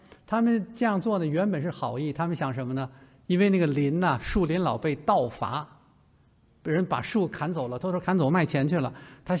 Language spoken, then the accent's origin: Chinese; China; 我们小时候是中国大陆出生长大嘛